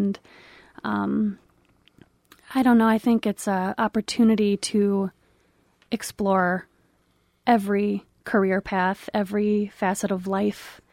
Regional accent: Portage, Michigan, United States; Well, I was born and raised in Portage, went to Portage Northern.

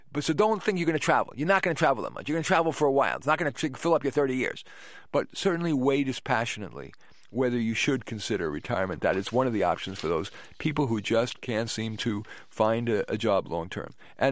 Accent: India; I'm from India originally.

